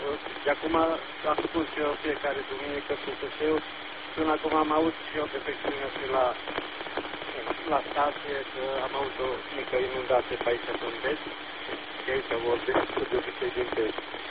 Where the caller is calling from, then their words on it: Satu Mare, Satu Mare County, Romania; sunt de la Satul Mare.